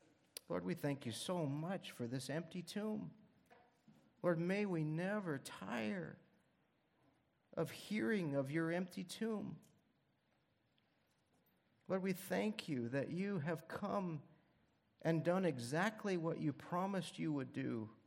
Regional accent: Washington, United States; moved away; I grew up, some of you know, I grew up in Western Washington, and I miss almost nothing about growing up in Western Washington.

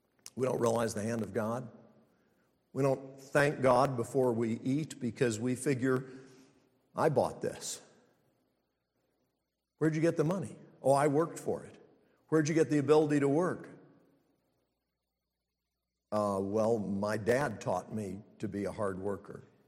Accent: Charlotte, North Carolina, United States; I grew up in Charlotte without air conditioning

